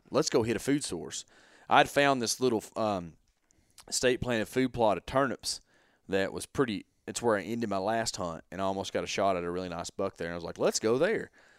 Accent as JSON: {"language": "English", "region": "Texas", "country": "United States", "said": "I mean, we're from Texas, right? You get a snowflake on film."}